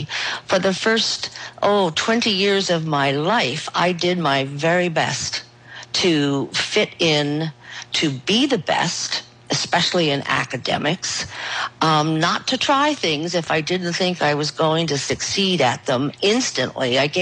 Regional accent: East Coast, United States; I call myself an urban wild woman because I grew up on the East Coast

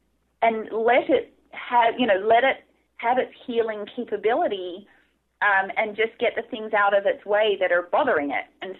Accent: Australia; as you know, I came from Australia

